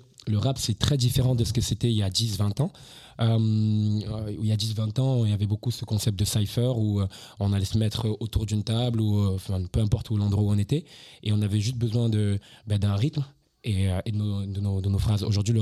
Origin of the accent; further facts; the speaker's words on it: Toulouse, Occitanie, France; j'ai 26 ans, je suis un artiste de la ville de Toulouse, j'ai grandi à Toulouse, j'ai fait toute ma scolarité à Toulouse depuis que j'ai 9 ans, je suis à Toulouse.